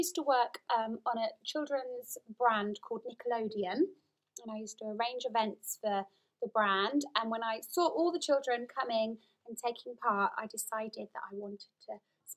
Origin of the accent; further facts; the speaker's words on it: Brookmans Park, East of England, United Kingdom; I grew up in Brookmans Park, which is not far from here at all